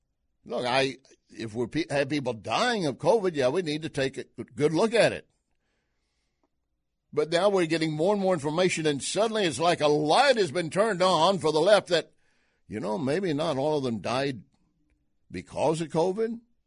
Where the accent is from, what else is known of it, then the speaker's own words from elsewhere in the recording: Texas, United States; I was born in Texas, raised in Texas, West Texas. Dad is an oil field man, oil field trash, and proud of it.